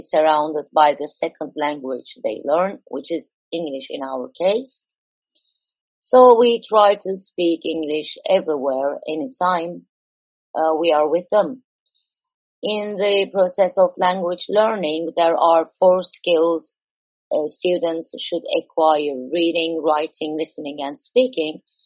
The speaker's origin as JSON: {"language": "English", "country": "Turkey", "second_language": "English", "said": "I'm from Turkey."}